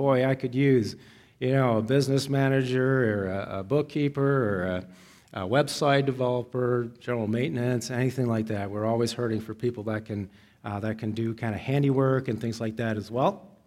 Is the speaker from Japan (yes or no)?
yes; Tokyo, Japan; kids like me growing up in Tokyo, speaking English, going to international school.